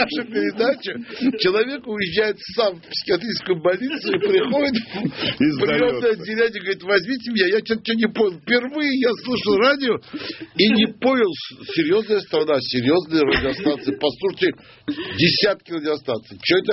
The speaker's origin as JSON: {"language": "Russian", "region": "Moscow", "country": "Russia", "said": "Я-то знаю, я из Москвы."}